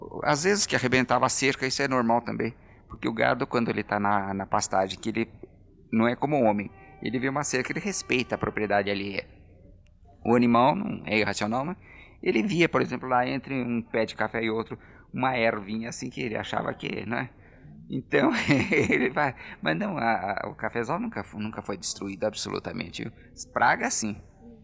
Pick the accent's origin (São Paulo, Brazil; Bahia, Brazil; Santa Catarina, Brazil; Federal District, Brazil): São Paulo, Brazil; Botucatu; born there; E essas melancias chegavam já agora em Botucatu, onde eu nasci.